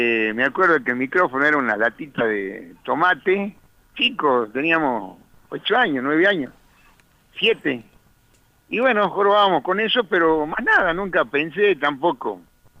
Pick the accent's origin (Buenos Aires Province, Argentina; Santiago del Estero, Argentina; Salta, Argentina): Salta, Argentina; Salteño, salteño, salteño, Salta